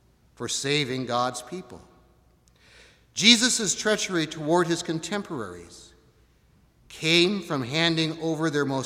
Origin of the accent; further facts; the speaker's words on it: Seattle, Washington, United States; When I was growing up in Seattle, and you'd walk the streets of Seattle